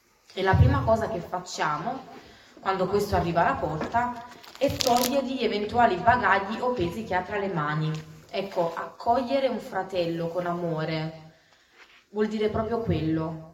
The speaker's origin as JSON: {"language": "Italian", "region": "Campania", "country": "Italy", "accent": "Campanian", "moved": "yes", "said": "Io sono di origini campane, sicuramente si sentirà dal mio accento"}